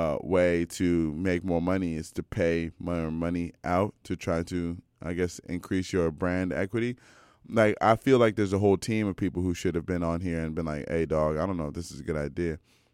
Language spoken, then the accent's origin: English; Silver Spring, Maryland, United States; I am from Silver Spring, Maryland.